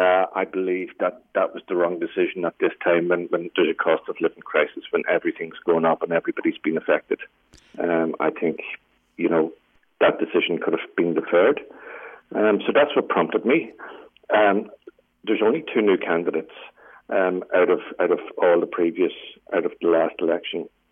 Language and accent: English; Ireland; now in Singleton, Australia; I guess I moved from Ireland to Singleton 9 years ago, myself and my wife. My extended family's been in Singleton for over 40 years now, so I have got solid connections in the Singleton community. Since I've moved to Australia, Singleton's been the only place I've lived.